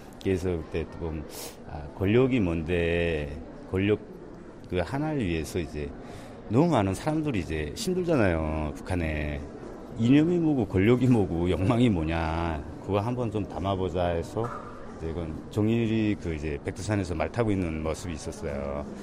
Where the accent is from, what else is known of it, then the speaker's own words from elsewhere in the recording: Nampo, South Pyongan, North Korea; now in South Korea; 고향은 이북의 남포고요. 그림 그리러 한국 왔고 지금 작업하고 있어요.